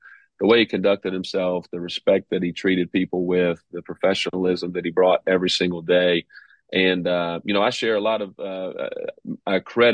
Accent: Pikeville, Kentucky, United States; his days when he was coaching at Pikeville College, which is my hometown.

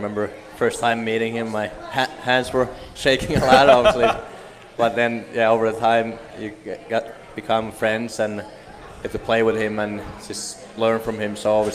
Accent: Hämeenlinna, Kanta-Häme, Finland; also born or lived in Forssa; Actually, that's the city where I was born, but my hometown is 1 hour from Helsinki. It's called Hämeenlinna.

